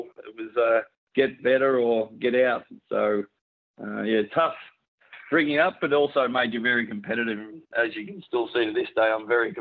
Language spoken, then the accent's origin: English; Warrnambool, Victoria, Australia; Yeah, no, I grew up in Warrnambool, 3 hours south of Melbourne